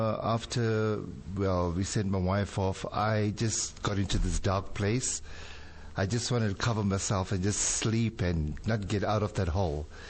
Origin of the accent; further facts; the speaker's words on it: Durban, KwaZulu-Natal, South Africa; also born or lived in Pietermaritzburg; I'm formerly from Natal, mm-hmm. Durban. We moved to Peter Marisburg in the 1980s. 1980 to 2001. I was there in, well, Peter Marisburg, Northdale. Moved up in 2001.